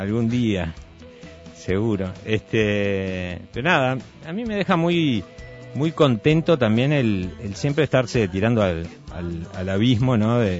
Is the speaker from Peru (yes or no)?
no; Mexico; cuando era niño estaba en México en la escuela hablaba como mexicano y llegaba a mi casa hablaba como uruguayo.